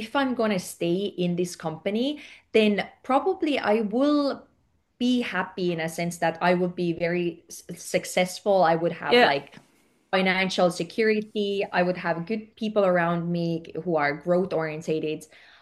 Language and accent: English; Estonia; English is a second language; moved away; originally I'm from Estonia and I'm actually from a very similar place like you are actually describing right now. Like I grew up in a very small, like it was a village, like our town nearby had one street light.